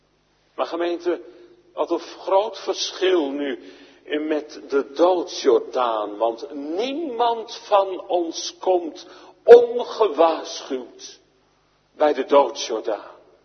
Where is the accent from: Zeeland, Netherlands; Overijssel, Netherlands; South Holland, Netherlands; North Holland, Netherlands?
Zeeland, Netherlands; ik ben zelf een Zeeuw en wij Zeeuwen, wij hebben altijd een probleem met de G en de H.